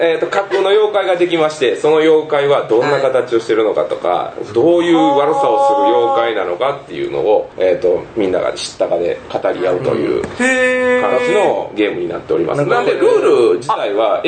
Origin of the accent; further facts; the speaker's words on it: Himeji, Hyogo, Japan; やっぱ地元ですから、僕姫路ですから